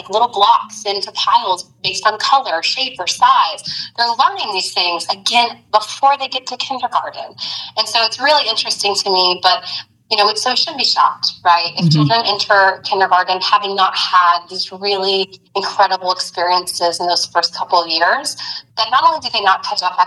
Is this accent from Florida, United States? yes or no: yes; Florida, United States; I am not from Miami. I'm from, you know, as you know, Jennifer, right outside of Jacksonville in Clay County.